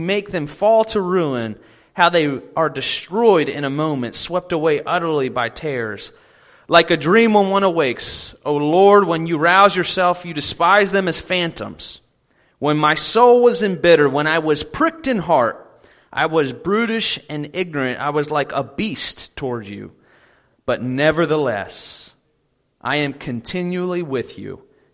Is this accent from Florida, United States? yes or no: no; Baltimore, Maryland, United States; was a youth minister up in Baltimore for a long period of time. I was there for 6 years, and that's my hometown. That's where I'm from.